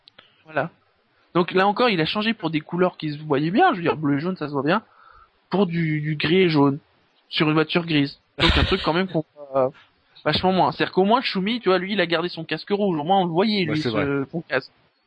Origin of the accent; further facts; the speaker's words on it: Normandy, France; On est de Normandie, donc la Belgique, c'est pas encore trop loin.